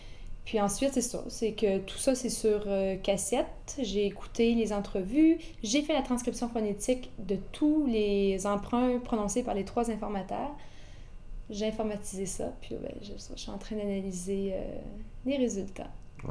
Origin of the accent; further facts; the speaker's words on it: Quebec City, Quebec, Canada; Je suis née ici à Québec.